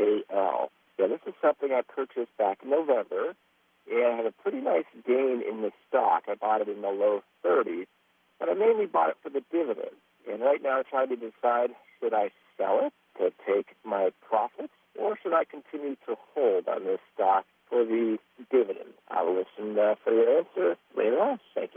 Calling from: Walnut Creek, California, United States; I'm calling from Walnut Creek, and I listen to you guys usually on podcasts.

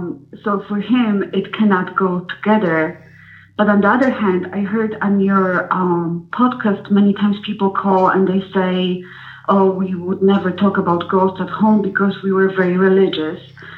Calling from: Chicago, Illinois, United States; I'm calling from Chicago.

